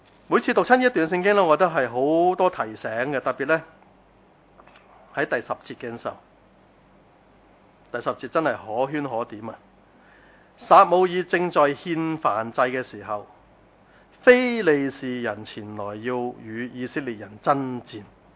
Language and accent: Chinese; China; 就是我们中国人说，你泼开水怎样？覆水就难收